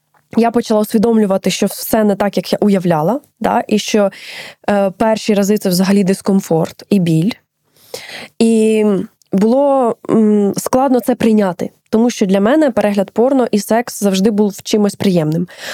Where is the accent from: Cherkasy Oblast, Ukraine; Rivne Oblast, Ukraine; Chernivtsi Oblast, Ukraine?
Cherkasy Oblast, Ukraine; Cherkasy; accent: surzhyk; я з Черкас, у нас просто суржик.